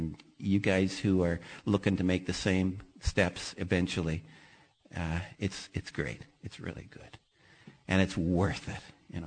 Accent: Canada; I'm a Canadian. I'm in Chicago going to a Bible college.

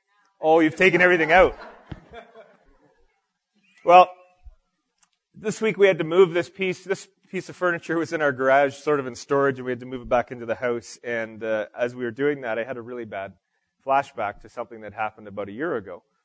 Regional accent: Timmins, Ontario, Canada; born there; I was born in Timmins, and that's a long time ago.

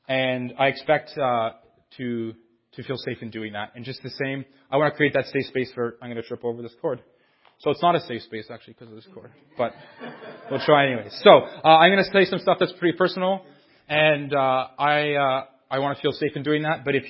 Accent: Timmins, Ontario, Canada; also born or lived in Hearst; So I grew up in Timmins. I lived actually just down the road on Renison Avenue for 17 years. I was born in a little town called Hearst.

